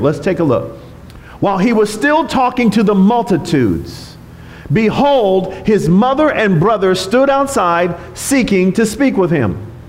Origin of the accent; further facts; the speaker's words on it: California, United States; born there; My mother was from Arkansas. My father was from Alabama. They met in California. I was born here in California.